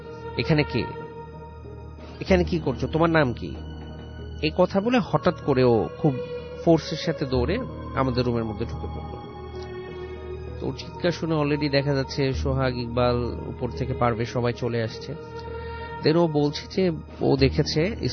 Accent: Dhaka, Dhaka Division, Bangladesh; পুরান ঢাকার সূত্রাপুর থেকে এসেছি।

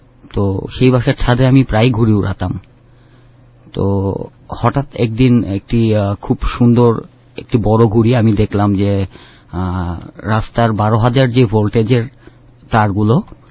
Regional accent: Dhaka, Dhaka Division, Bangladesh; আমার বেড়ে ওঠাটা সেই পুরনো ঢাকাতেই।

